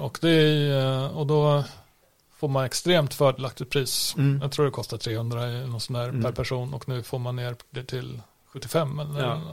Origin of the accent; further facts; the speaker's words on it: Gotland, Sweden; Och ska man ha, som gotlänning då, så vill man ju gärna ha en tid klockan 8 på morgonen.